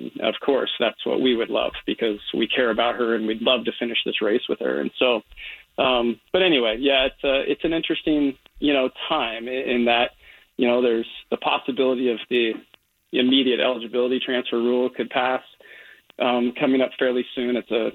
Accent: Portland, Oregon, United States; And then I grew up in Portland.

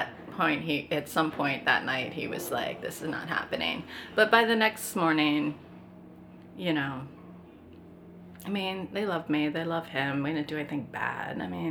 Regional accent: Minnesota, United States; I'm from Minnesota.

